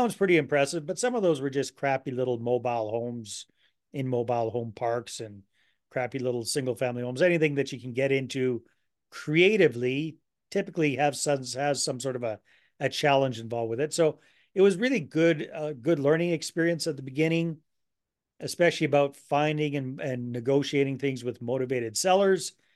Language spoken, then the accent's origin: English; British Columbia, Canada; Well, I'm originally from British Columbia, so it wasn't a big shock for me